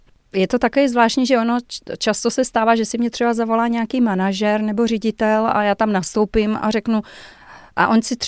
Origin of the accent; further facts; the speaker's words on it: Lysice, South Moravian Region, Czechia; also born or lived in Brno; Asi jako malá jsem se tady narodila, potom jsme se odstěhovali na Jižní Moravu do Lisic. Tam jsem chodila do školy, potom nějaká střední škola a potom jsem se přestěhovala do Brna asi v 19, ale ve 22 jsem odcestovala do zahraničí. Každopádně Brňačka se cítím.